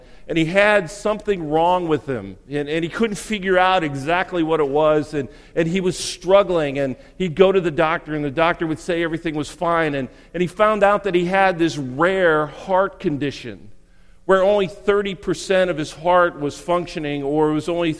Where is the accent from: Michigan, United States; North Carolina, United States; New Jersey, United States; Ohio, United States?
Ohio, United States; Cleveland; I grew up in Cleveland.